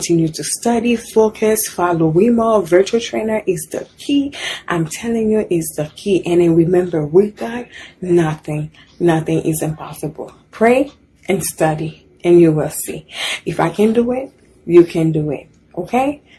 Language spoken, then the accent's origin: English; Haiti; English is a second language; now in United States; I'm from Haiti. I've been here in the U.S. for 12 years.